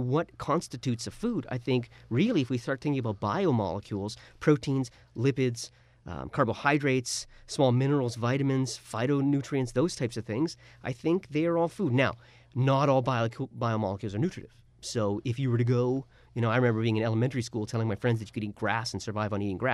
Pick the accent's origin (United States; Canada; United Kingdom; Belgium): Canada; being a Canadian